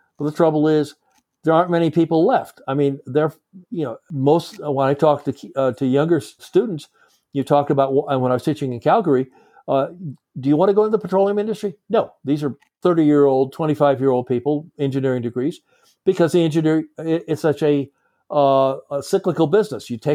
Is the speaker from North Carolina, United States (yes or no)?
no; La Cañada, California, United States; I grew up in California in a town that's La Cañada, that's right next to JPL.